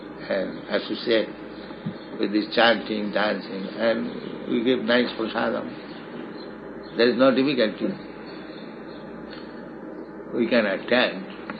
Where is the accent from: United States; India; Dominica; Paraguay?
India; I am poor Indian, I did not bribe them, neither have money.